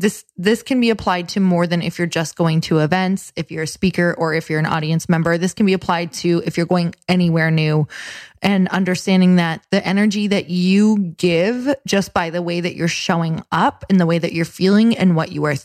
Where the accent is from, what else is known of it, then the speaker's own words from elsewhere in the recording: Midwest, United States; I was like, I am from the Midwest, but I am gonna look like I live here.